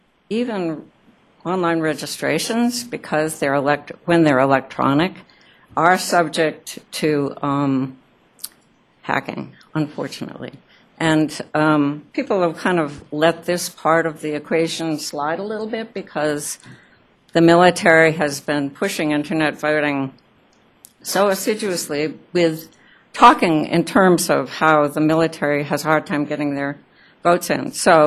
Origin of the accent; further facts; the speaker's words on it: Boulder, Colorado, United States; from Boulder, Colorado.